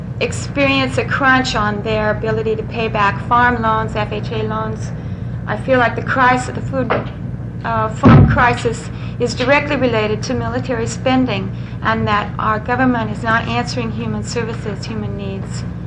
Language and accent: English; Staten Island, New York, United States; As I come from Staten, I know probably 200 or 300 people who would support the freeze.